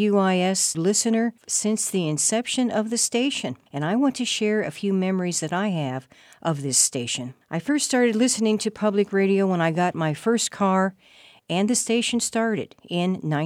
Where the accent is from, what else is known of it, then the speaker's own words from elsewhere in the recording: Quincy, Illinois, United States; I would often listen to these shows on car trips back and forth to my hometown of Quincy, Illinois.